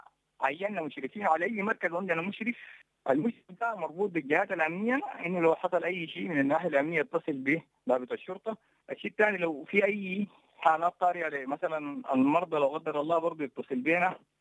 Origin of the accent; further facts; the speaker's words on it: Sudan; إحنا كسودانيين